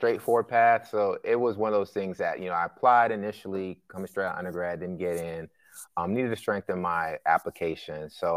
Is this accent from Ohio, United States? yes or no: yes; Ohio, United States; also born or lived in Ghana; but I grew up in Ohio. So my mom remarried and we moved to Ohio right before I turned six.